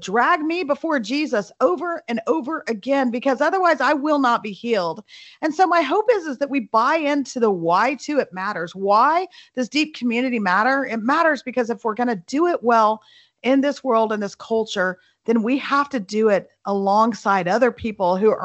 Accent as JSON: {"language": "English", "town": "El Paso", "region": "Texas", "country": "United States", "tie": "born or raised there", "lives_now": "Dallas, United States", "said": "Well, I grew up in El Paso, fun fact. So I've been to Albuquerque many times. I live in Dallas now"}